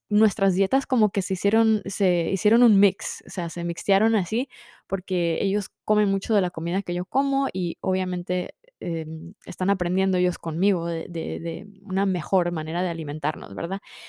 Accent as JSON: {"language": "Spanish", "country": "Nicaragua", "said": "Somos nicaragüenses. Tenemos una dieta muy distinta."}